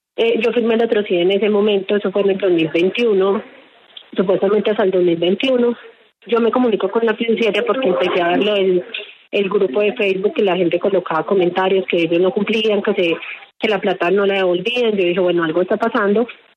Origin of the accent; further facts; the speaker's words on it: Armenia, Quindío, Colombia; Yo te llamo de Bogotá, pero soy de la ciudad de Armenia.